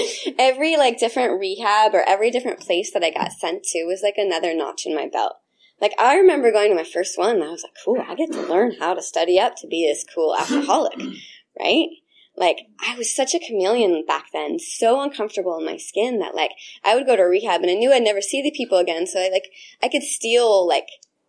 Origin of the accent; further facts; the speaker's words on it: Berkeley, California, United States; now in Agoura Hills, United States; So I started drinking when I was about 12 years old. I grew up in Berkeley, and I got sent to live in Agoura Hills in Southern California.